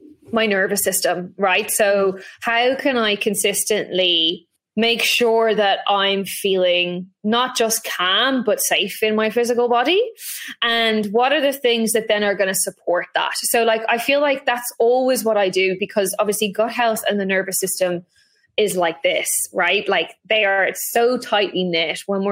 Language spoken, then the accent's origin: English; Ireland; I grew up in Ireland.